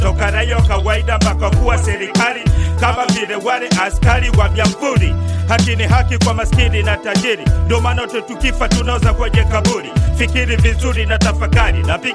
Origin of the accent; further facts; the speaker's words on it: Tanzania; Haki kama binadamu. Haki kama Mtanzania, raia wa Tanzania.